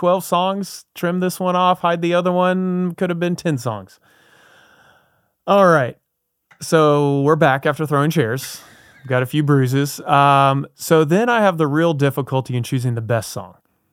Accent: Atlanta, Georgia, United States; That's a band that we grew up liking here in the Atlanta area.

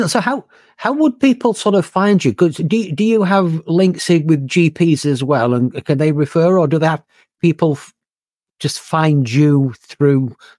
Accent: United Kingdom; being typically British

